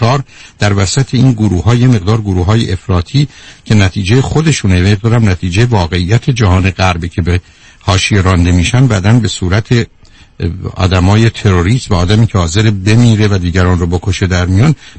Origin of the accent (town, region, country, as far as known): Iran